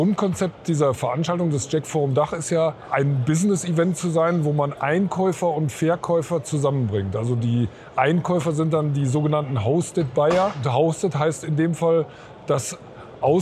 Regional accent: North Rhine-Westphalia, Germany; born there; aber ich bin gebürtig aus NRW und lebe in NRW.

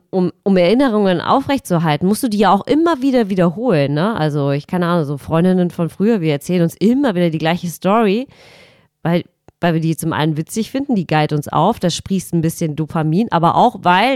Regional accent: East Germany, Germany; habe ich auch mich teilweise auch als Ossi vorgestellt

